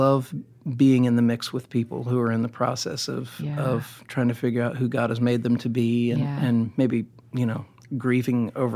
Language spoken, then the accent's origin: English; Indiana, United States; But I'm a Midwestern kid, too. Yeah. Like, I grew up in Indiana with farmland and very, you know, no-nonsense, blue-collar type people.